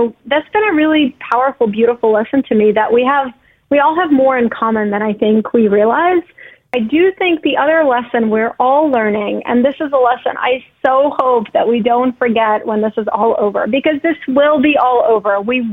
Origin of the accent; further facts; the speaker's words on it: New York, United States; Like to me, like I'm a New Yorker, like I don't have a green thumb on my body